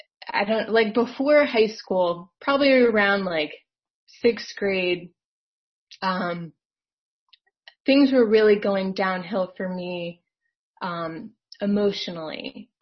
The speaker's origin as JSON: {"language": "English", "region": "Maryland", "country": "United States", "tie": "born or raised there", "said": "I grew up in Maryland, probably like 20 miles from here, from where I live now. I've never left, you know, I've like pretty much lived in this radius my entire life."}